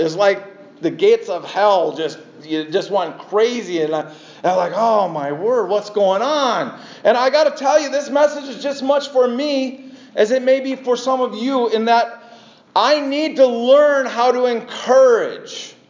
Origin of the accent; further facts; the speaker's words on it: Wisconsin, United States; I'm from Wisconsin and a Packer fan